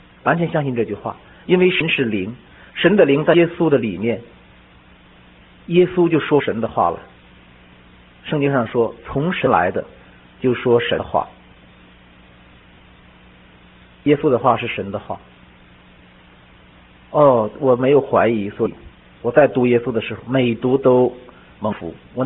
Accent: China; 我们中国人讲这个"受罪"这个词非常好

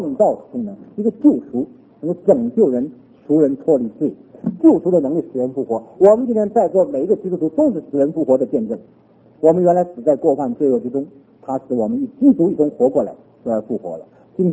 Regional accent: Northeast China, China; 我是东北人，你拿吃东西来说，我东北人吃馒头的啊，我的母亲四川人吃辣椒的啊。我的妻子福建人吃甜的，我的媳妇浙江人吃咸的

